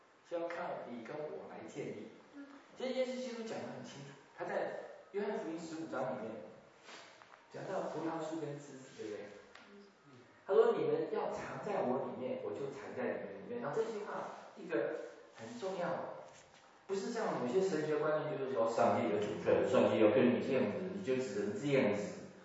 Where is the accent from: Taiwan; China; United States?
Taiwan; 尽管我们都是在台湾成长，生在台湾，长在台湾